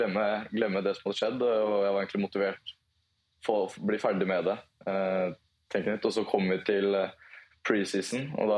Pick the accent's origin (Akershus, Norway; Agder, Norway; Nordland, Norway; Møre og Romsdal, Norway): Akershus, Norway; Lillestrøm; Jo, altså Lillestrøm delt opp I to bydeler, Volla og Vigernes, så det født og oppvokst på Volla. Så det nesten så å si steinkast unna alt her I Lillestrøm.